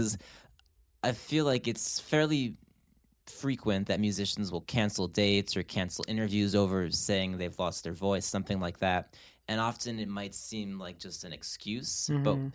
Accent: New Jersey, United States; accent: New Jersey; I grew up in New Jersey. I spoke with a New Jersey accent at first, and I really wanted to erase that and just put that behind me and not sound like, oh, the person from Jersey in New York.

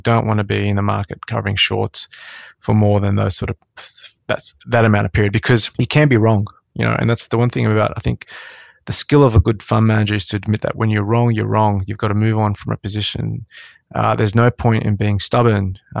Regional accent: Sydney, New South Wales, Australia; I grew up in Western Sydney.

